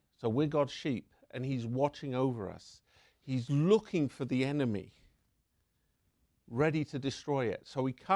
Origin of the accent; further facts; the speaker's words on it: England, United Kingdom; Growing up in England, we think about a shepherd.